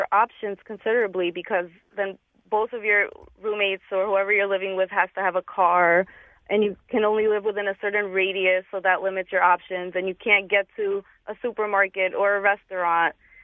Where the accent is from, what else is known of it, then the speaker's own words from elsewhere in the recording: Stamford, Connecticut, United States; So when I left and graduated UConn, I was actually a teacher in Bridgeport and wanted to live in my hometown of Stamford.